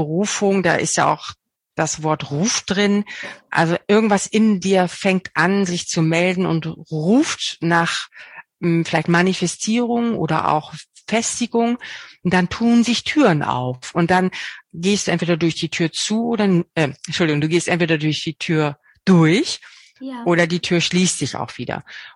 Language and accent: German; Bad Zwischenahn, Lower Saxony, Germany; now in South Africa; nach Bad Zwischenahn, also meinen Heimatort in Deutschland eingeladen habe.